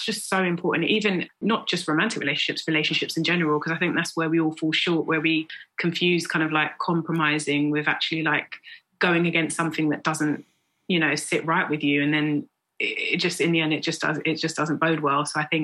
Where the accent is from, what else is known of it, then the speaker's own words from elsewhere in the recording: Peckham, London, United Kingdom; I mean, I'm from Peckham. I grew up where people literally call your number right standing there.